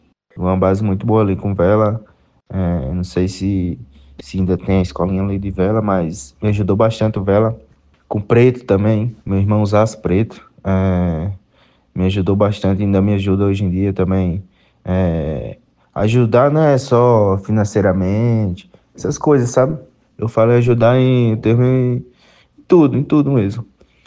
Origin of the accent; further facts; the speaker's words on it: Catolé do Rocha, Paraíba, Brazil; A importância da minha terra natal, Catolé do Rocha, na minha formação, não é isso? Minha formação, Clodoaldo, em Catolé do Rocha, foi uma das partes assim de cara que me ajudou bastante, sabe?